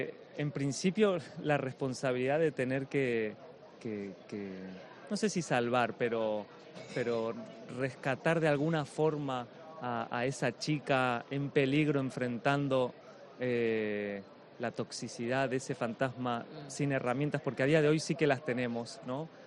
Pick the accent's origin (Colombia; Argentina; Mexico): Argentina; now in Madrid, Spain; Yo soy argentino, audicioné en Buenos Aires hace muchos años